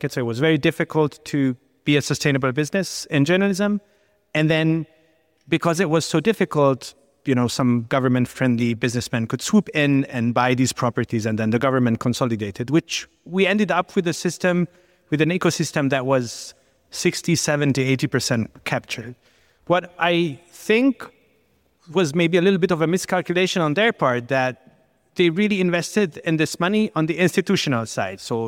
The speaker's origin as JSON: {"language": "English", "country": "Hungary", "said": "So yeah, I'm from Hungary, as you may know."}